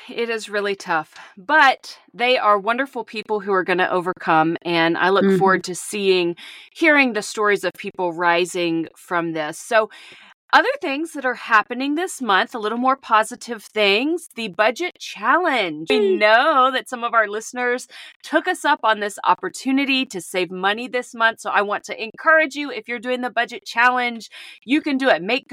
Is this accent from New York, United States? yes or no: no; Asheville, North Carolina, United States; I grew up in and around the Asheville, North Carolina area. Brevard, North Carolina is where my heart lives. Cedar Mountain, North Carolina.